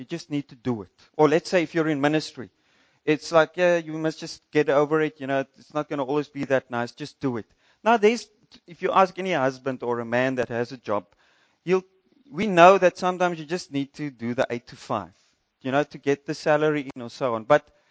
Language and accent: English; Windhoek, Khomas, Namibia; when I grew up in Windhoek, I knew when the wind was blowing.